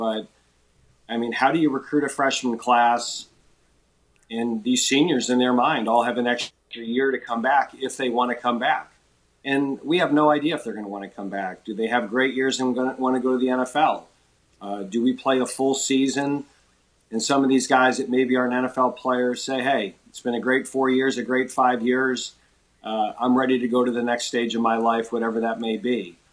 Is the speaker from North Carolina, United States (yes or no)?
no; Buffalo, New York, United States; And, you know, it's my hometown. So it's one more reason to root for the Bills.